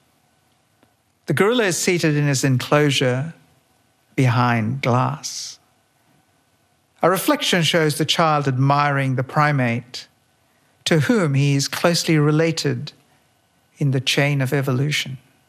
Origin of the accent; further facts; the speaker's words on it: Kolkata, West Bengal, India; I was brought up in Calcutta.